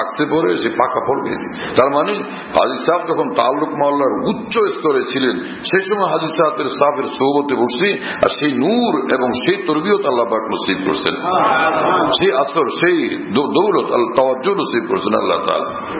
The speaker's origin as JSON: {"language": "Bangla", "town": "Shariatpur", "region": "Dhaka Division", "country": "Bangladesh", "tie": "born or raised there", "said": "আমার বাড়ি শরীয়তপুরের সেই এলাকায় যেখানে গাঁজাখোরদের এই দরবার টরবার থাকে"}